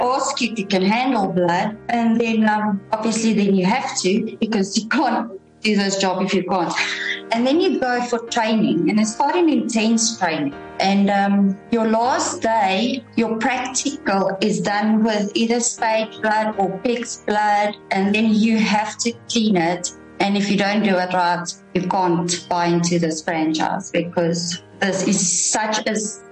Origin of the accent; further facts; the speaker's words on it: Johannesburg, Gauteng, South Africa; Originally, I'm from the East Rand in Johannesburg. Went to Johan Heergens High.